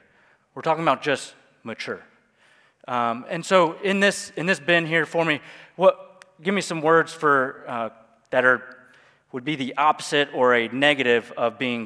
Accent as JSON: {"language": "English", "region": "Alabama", "country": "United States", "said": "I'm just reading from my Bible. I'm from Alabama. I have to stick to the same language."}